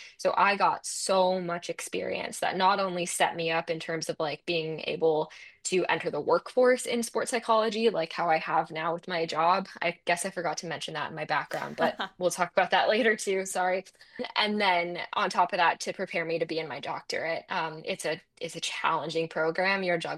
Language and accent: English; Burlington, Ontario, Canada; where I grew up in Burlington are only about 20 minutes apart